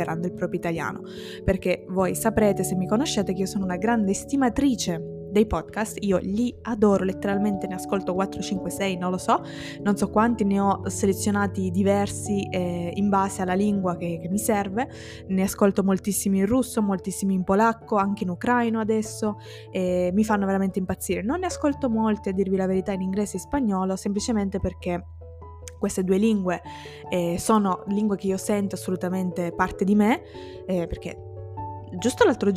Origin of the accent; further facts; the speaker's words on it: Sicily, Italy; accent: Sicilian; io sono bilingue come tantissimi altri di voi che magari non se ne rendono conto, perché in casa ho sempre parlato sia italiano che siciliano dalla nascita